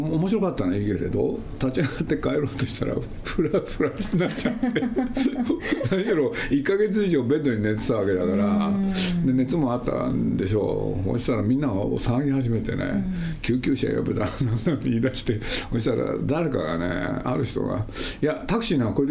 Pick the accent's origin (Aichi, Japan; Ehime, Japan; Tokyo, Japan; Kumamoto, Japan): Aichi, Japan; Nagoya; 僕はね、ご承知のように名古屋で、そうするとね、僕の実家の真ん前にね、歩いて3分のところに映画館があって